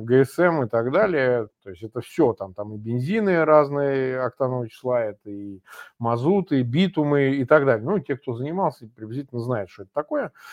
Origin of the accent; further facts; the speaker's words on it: Samara Oblast, Russia; я сам родом из Самарской области, я на этих заводах бывал